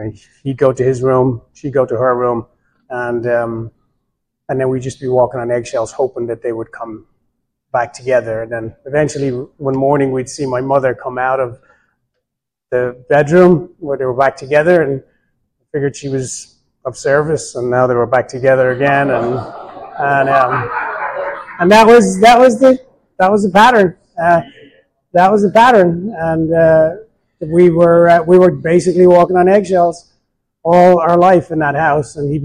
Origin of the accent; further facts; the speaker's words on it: Dublin, Leinster, Ireland; now in Danville, United States; I'm Irish. I was born in Dublin, grew up in Dublin, in Ireland. Not the Dublin we have out here. I'm the youngest of four kids